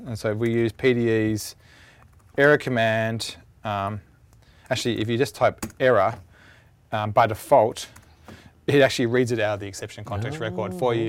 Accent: Australia; now in United States; Well, I came from Australia where it gets warm too, like in the hundreds

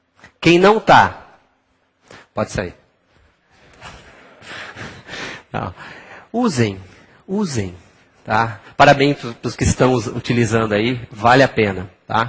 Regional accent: Campinas, São Paulo, Brazil; Tenho uma empresa, sou de Campinas.

